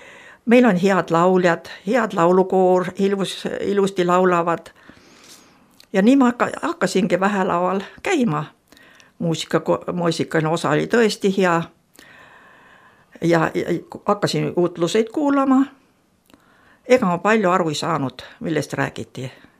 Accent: Siberia, Russia; Mina olen siis sündinud ja kasvanud Siberis, suur metsade keskel ja mitte kristlikus kodus. Aga vanaema oli mul usus ja palveinimene. Vanavanemad olid pärit Lääne-Virumalt, Neerutist. Need rändasid Siberisse maapärast.

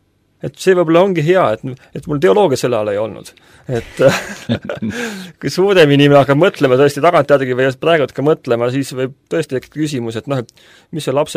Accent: Keila, Harju County, Estonia; also born or lived in Tallinn; ma sündisin Tallinnas küll, aga me elasime Keilas.

